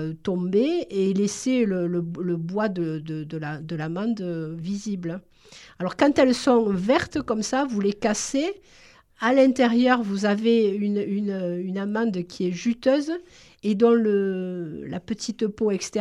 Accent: Nîmes, Occitanie, France; born there; comme vous vous en rappelez peut-être, je suis née à Nîmes. Donc, à Nîmes, dans le jardin de ma grand-mère, il y avait deux amandiers.

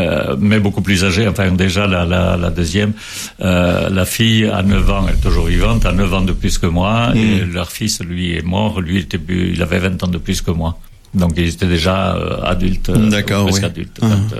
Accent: Saint-Étienne-de-Baïgorry, Nouvelle-Aquitaine, France; born there; Et moi, je suis né à Saint-Étienne-Baïgorry, au Pays Basque, dans la Basse Navarre. Mais il y a que 8 kilomètres qui nous séparent de la frontière basque-espagnole.

